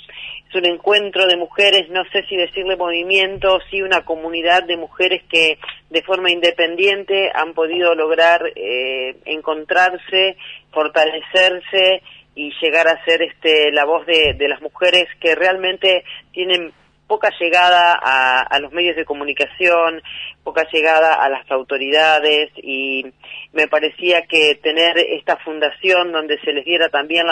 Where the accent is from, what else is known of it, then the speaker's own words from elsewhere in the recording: Helvecia, Santa Fe, Argentina; Yo soy del pueblo, nací en Helvecia y pasé las vicisitudes de una localidad donde tiempo atrás, ¿no?, no tenía las posibilidades que hoy tiene